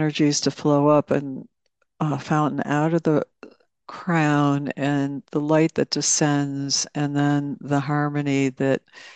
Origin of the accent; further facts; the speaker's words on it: United States; they heard me being an American, they like all hugged me and congratulated me personally for the moon landing